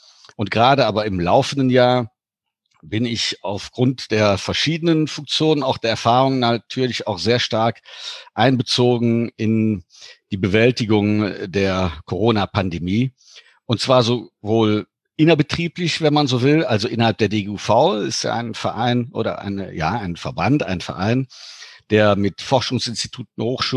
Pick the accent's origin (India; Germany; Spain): Germany; Cologne, North Rhine-Westphalia; born there; hat man mich dann von Luxemburg rübergeholt nach Deutschland. Und ich bin gebürtiger Kölsche. Also bin dann quasi zurück in die Heimat